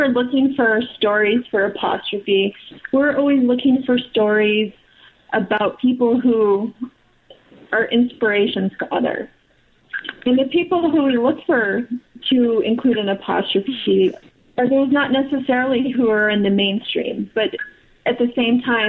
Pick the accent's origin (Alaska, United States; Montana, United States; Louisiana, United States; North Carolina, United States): Montana, United States; Butte; So I grew up in Butte, Montana, and my dad, and kind of the theme to Butte, Montana is we're the can-do city.